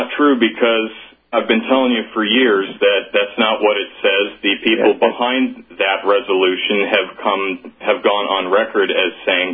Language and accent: English; San Diego, California, United States; Yeah, I'm from San Diego, but close enough.